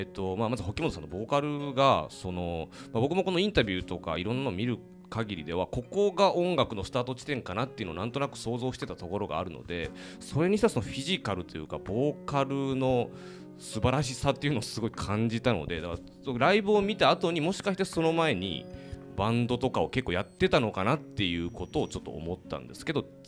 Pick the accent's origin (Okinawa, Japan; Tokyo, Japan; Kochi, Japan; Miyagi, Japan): Kochi, Japan; moved away as an adult; で私高知県生まれで、そうなんです。で18歳まで、高知にいまして、で今も 2,3 ヶ月に1回高知に帰っておりまして